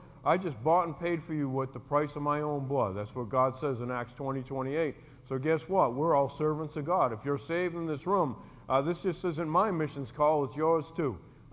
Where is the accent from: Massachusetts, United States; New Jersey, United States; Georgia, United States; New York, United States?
Massachusetts, United States; Boston; my wife's name is Christine. And we're actually from Boston.